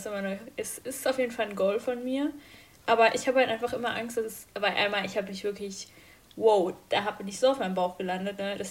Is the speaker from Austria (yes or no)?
no; Bavaria, Germany; Ja, ich komme aus Bayern.